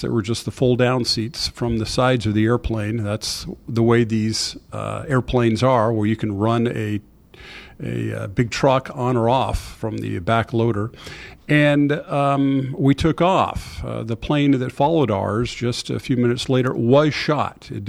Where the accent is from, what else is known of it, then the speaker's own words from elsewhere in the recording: Boston, Massachusetts, United States; also born or lived in West Africa; The Boston area.